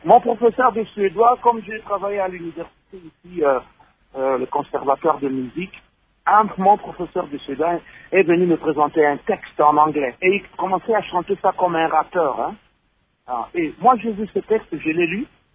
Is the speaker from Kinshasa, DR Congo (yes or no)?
no; Kisangani, Tshopo, DR Congo; also born or lived in Matadi; Moi, je suis fils du Congo. Je suis de Kisangani. Je suis un Lokele. Je parle Swahili. Mais Dieu m'a fait grâce de vivre du côté du Bas-Zaïre. Donc, j'ai vécu à Matadi.